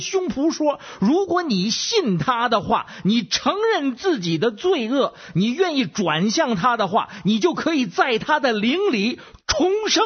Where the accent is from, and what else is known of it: Beijing, China